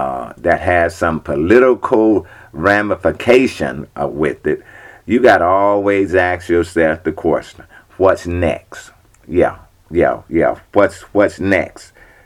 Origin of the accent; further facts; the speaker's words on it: Mississippi, United States; like where I come from Lincoln County there in Mississippi, Lincoln County.